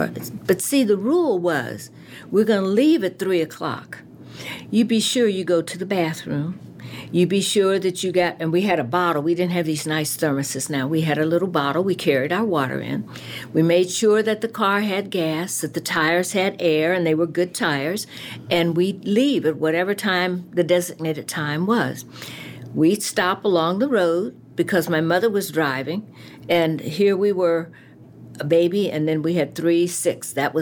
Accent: the South, United States; born there; I was born in the South, so this I know.

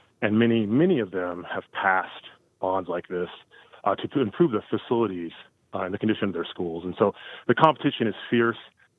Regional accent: Colorado, United States; I came here about 4 months ago. I'm originally from the Front Range.

